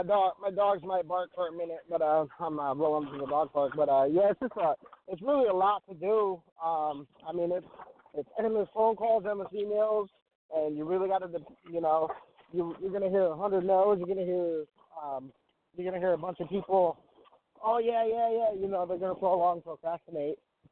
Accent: Olympia, Washington, United States; Yeah, I'm from Olympia, Washington. It's an hour south of Seattle.

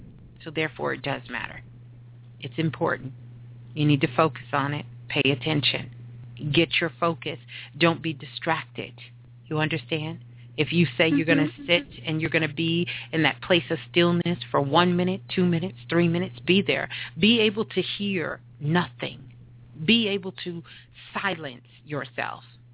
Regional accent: Brooklyn, New York, United States; Okay. Well, I'm a Brooklyn girl.

